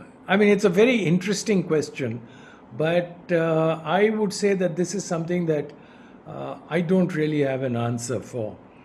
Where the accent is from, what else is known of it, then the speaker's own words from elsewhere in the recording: India; I mean, as an Indian, probably have no objection to that as a concept.